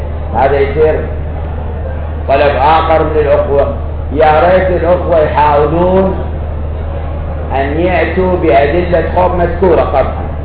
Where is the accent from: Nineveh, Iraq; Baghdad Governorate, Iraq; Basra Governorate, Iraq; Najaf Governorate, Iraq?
Baghdad Governorate, Iraq; Baghdad; أنا كنت من بغداد.